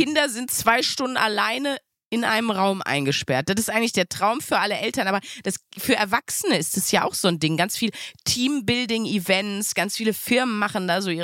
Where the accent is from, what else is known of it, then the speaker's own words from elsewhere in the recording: North Rhine-Westphalia, Germany; Ich meine, wir kommen aus dem Ruhrgebiet.